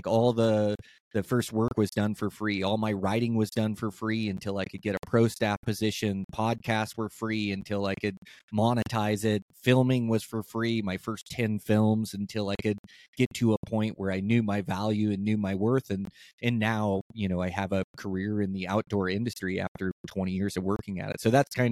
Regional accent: Tumwater, Washington, United States; yeah, I grew up in well, just outside of Olympia, Washington. Like Tumwater was the high school I went to, and yeah, grew up there for 19 years.

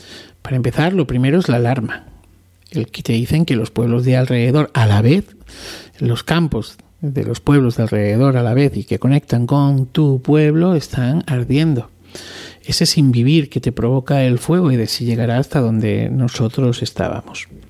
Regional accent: Arroyo de la Luz, Extremadura, Spain; mi pueblo, Arroyo de la Luz, se encuentra precisamente entre estos dos pueblos en un radio de apenas unos 10-15 kilómetros.

